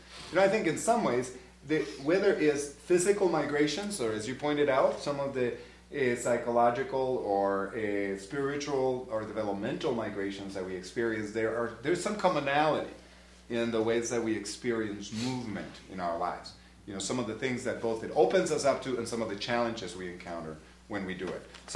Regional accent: Stewartville, Minnesota, United States; You can just say, you know, well, I'm from Stuartville, Minnesota. Just say that, right? But that means an awful lot.

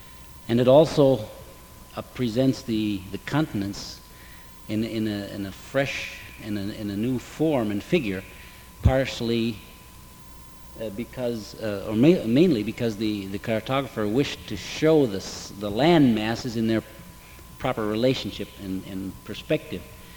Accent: United States; I said, sou americano, I'm an American.

